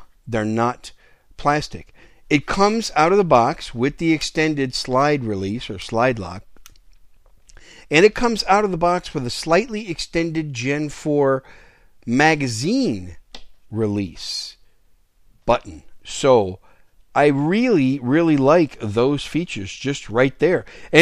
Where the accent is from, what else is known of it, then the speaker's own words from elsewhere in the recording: Green Bay, Wisconsin, United States; now in San Antonio, United States; I'm from the Green Bay, Wisconsin area, so I grew up in the frozen tundra.